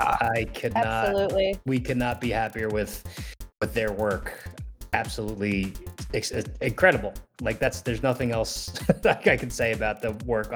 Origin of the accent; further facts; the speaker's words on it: Northeast, United States; That's because she's from Green Bay, Wisconsin, and I'm from the Northeast.